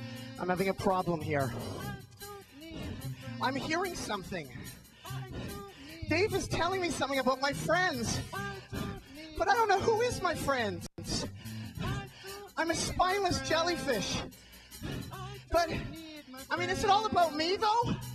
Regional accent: Canada; I'm a Canadian. We've never been able to decide anything.

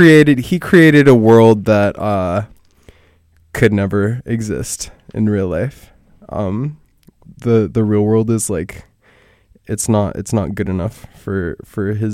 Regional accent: Seattle, Washington, United States; because I grew up in Seattle, and a few times through my childhood, like ended up like having like a soccer game

